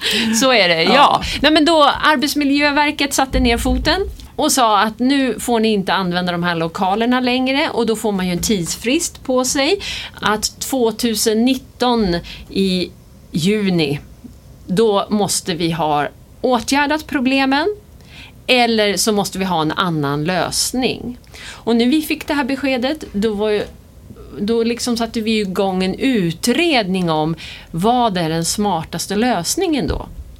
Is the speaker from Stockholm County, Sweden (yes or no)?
yes; Tyresö, Stockholm County, Sweden; och är Tyresöbo. Jag är uppvuxen i Tyresö, född och uppvuxen här. Mamma och pappa flyttade hit när det var nybyggt och jag var på G så att säga.